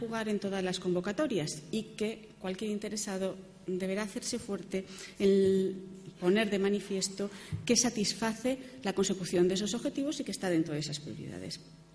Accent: León, Castile and León, Spain; Yo vengo de León, donde hay un aeropuerto.

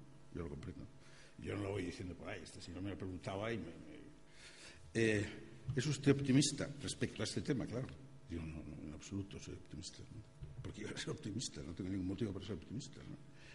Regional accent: Asturias, Spain; me acuerdo de pequeño en Asturias, en las fiestas de los pueblos y tal

